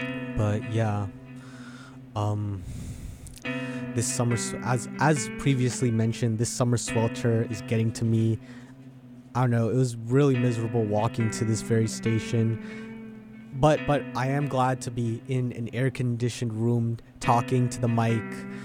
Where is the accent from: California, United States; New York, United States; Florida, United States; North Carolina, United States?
California, United States; Daly City; I'm from the South Bay area of the Bay Area. I'm from Daly City, which is the city directly south of San Francisco.